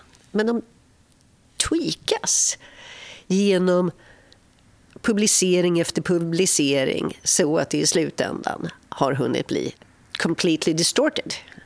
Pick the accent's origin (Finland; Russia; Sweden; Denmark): Sweden; det är väldigt sorgligt att åka med en taxichaufför som hör att jag kommer från Sverige, som lever med bilden av att i Sverige kan man inte gå ut på gatorna.